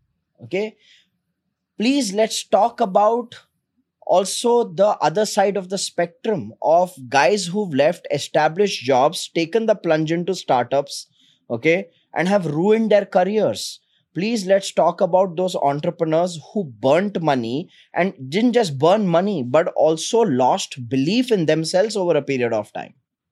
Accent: Bangalore, Karnataka, India; I come from Bangalore.

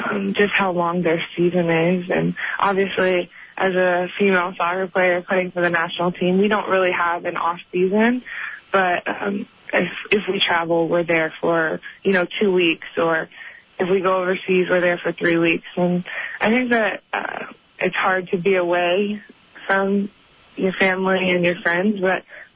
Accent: Indiana, United States; Yeah, I'm from Indiana. Grew up playing basketball, so I love basketball.

